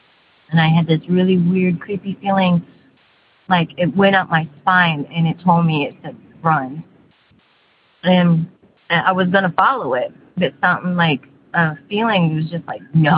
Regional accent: St. Louis, Missouri, United States; I am from St. Louis, Missouri.

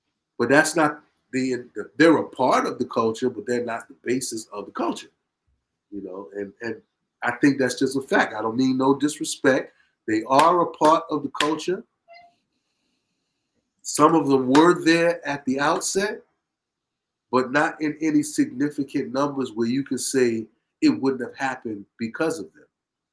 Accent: Brooklyn, New York, United States; I grew up in East New York, Brooklyn. Me and Mr. Bree grew up in East New York, Brooklyn.

